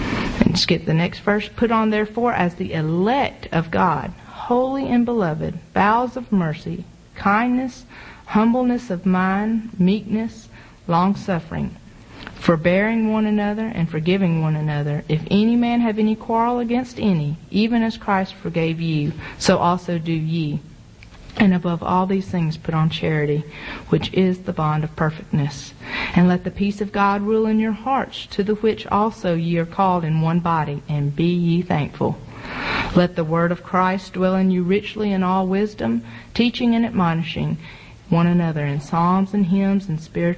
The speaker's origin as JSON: {"language": "English", "town": "Collierville", "region": "Tennessee", "country": "United States", "tie": "born or raised there", "said": "we just usually say we're from Memphis because nobody knows where Collierville is."}